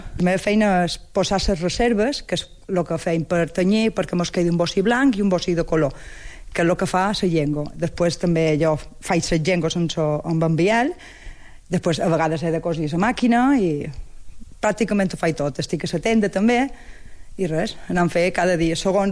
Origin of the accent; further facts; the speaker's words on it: Lloseta, Balearic Islands, Spain; Sí, sí, jo som de Lloseta.